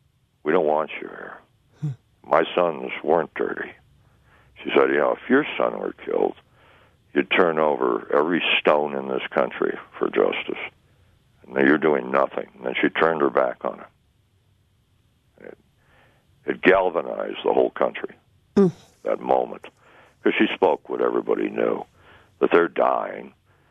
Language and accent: English; Arizona, United States; But the xenophobia, I'm from Arizona.